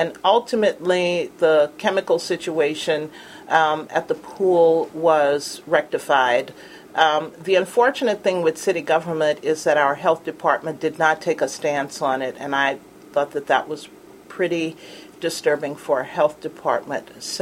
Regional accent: New Orleans, Louisiana, United States; also born or lived in Florida; Because when you're born and raised in New Orleans, other cultures can be very difficult to adjust to.

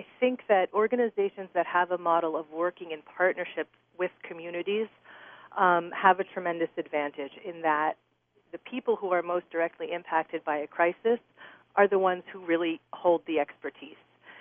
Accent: Israel; now in New York, United States; I'm originally from Israel, and I spent a long time working in peace and justice organizations in Israel. And when I came to New York

